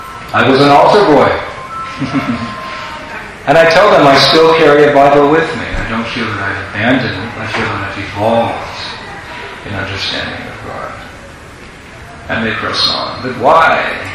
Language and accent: English; United States; moved away; actually I left America in 1970 and didn't come back for almost 30 years. So sometimes I forget I'm American.